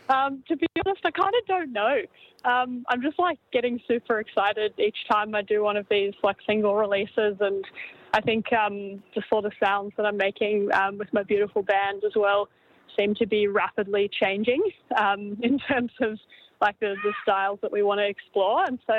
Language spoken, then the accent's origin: English; Torquay, Victoria, Australia; because I grew up in Torquay, down at the Surf Coast, I haven't really played a proper show down there in a bloody long time.